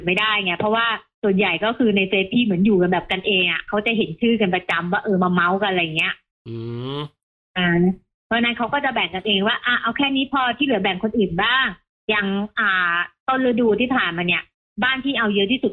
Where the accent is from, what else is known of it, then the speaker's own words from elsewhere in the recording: Central Thailand, Thailand; ถ้าเกิดเป็นคนภาคกลางซึ่งพี่เป็นคนภาคกลางมาอยู่ที่นี่พี่จะกินกรอบเน่า